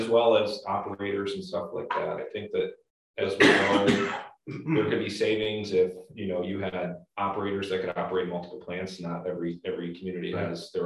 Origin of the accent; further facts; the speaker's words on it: Town Preble, United States; I grew up down in Town Preble, down in Portland County. So I'm very familiar coming from a small town.